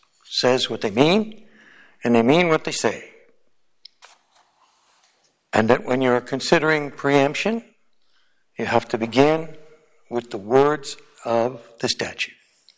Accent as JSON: {"language": "English", "town": "Madison", "region": "Nebraska", "country": "United States", "said": "I'm an attorney from Madison, Nebraska, which is a little agricultural county seat up in the northeast corner."}